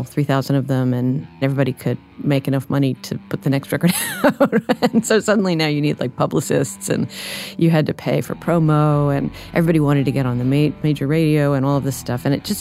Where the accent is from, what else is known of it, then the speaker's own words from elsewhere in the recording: Washington, District of Columbia, United States; you know, I grew up in Washington, D.C., and I was an activist, and there was a really strong political punk scene in D.C.